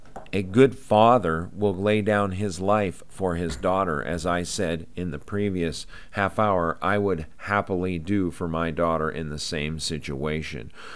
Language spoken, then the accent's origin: English; Great Falls, Montana, United States; This last week, I went back to my hometown of Great Falls, Montana.